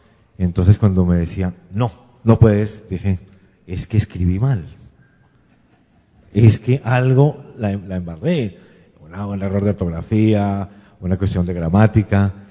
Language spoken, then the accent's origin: Spanish; Bogotá, Colombia; also born or lived in Cúcuta; Nací en Cúcuta, pero algo así como al año nos fuimos a Bogotá.